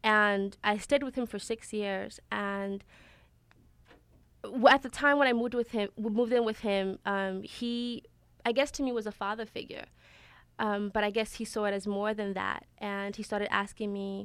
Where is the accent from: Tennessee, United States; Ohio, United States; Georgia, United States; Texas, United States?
Georgia, United States; Boston; I went to Georgia. I grew up. I was raised in Boston, Georgia.